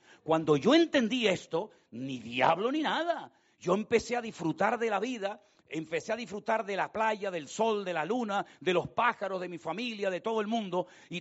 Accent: Spain; Digo, yo vengo de España.

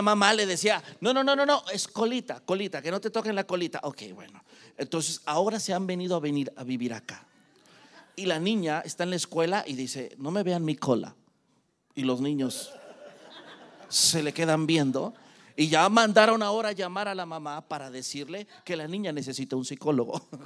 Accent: Mexico; Nosotros somos de México.

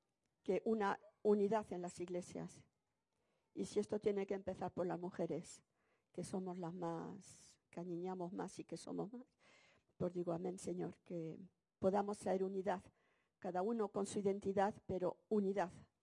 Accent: Spain; now in Switzerland; soy española y estoy yo en Suiza

